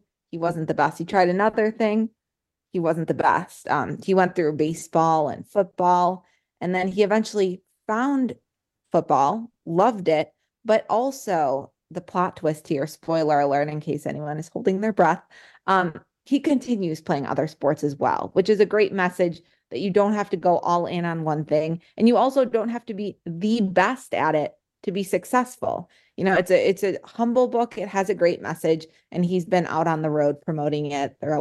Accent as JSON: {"language": "English", "town": "Chicago", "region": "Illinois", "country": "United States", "tie": "born or raised there", "said": "he is from a town that's very close to where I grew up in Chicago."}